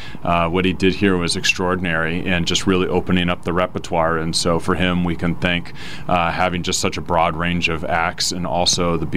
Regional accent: California, United States; also born or lived in New York; now in Chicago, United States; I actually ran a music festival in New York for about 8 years before that, but grew up in sunny California.

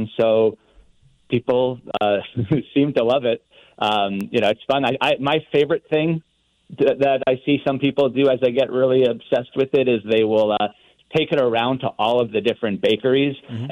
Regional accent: New York, United States; now in New Orleans, United States; So I'm a New Yorker originally, which makes people, gasp and frown sometimes. But, fell in love with New Orleans and fell in love with King Cake, and I've been here for 16 years.

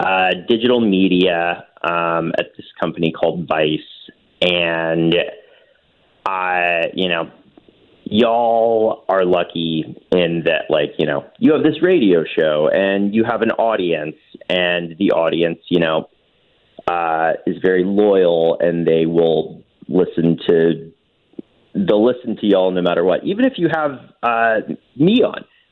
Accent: North Carolina, United States; also born or lived in New York / Los Angeles; Yeah, so I grew up in Western North Carolina, which has, you know, just so many fantastic golf courses.

